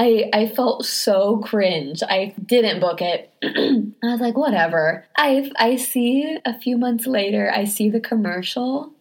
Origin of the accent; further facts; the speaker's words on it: Marietta, Georgia, United States; I grew up in Marietta, Georgia, which is a suburb of Atlanta.